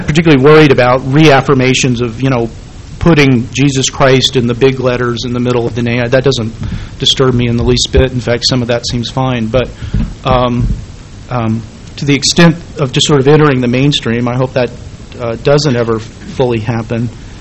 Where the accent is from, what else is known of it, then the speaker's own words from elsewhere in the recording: the South, United States; And growing up in the South myself, and I'll defend it, as they say